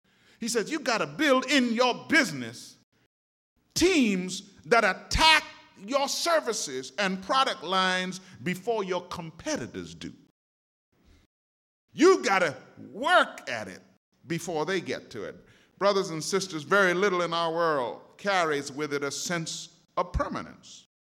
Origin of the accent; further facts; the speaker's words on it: Montreal, Quebec, Canada; I remember growing up in Montreal, it used to be so cold that, you know, 30, 40 below.